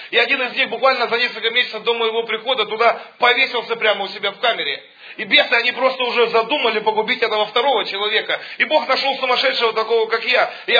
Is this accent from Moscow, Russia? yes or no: no; Tomsk, Tomsk Oblast, Russia; born there; Я родился в Сибири, я люблю, когда холодно.